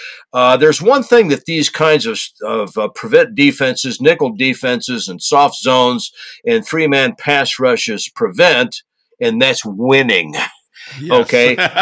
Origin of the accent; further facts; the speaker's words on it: United Kingdom; Take anything I tell you with a complete pinch of salt, as Alexander Mercurius would put it, as a British person.